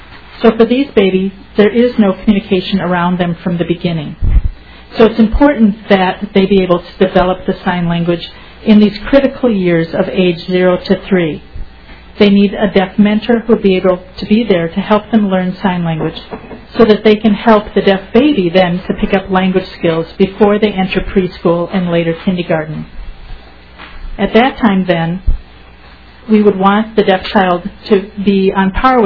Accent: Ogema, United States; I'm from Ogema

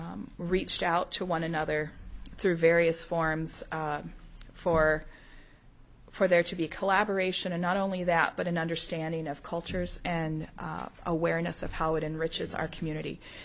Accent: the South, United States; and I'm from the South

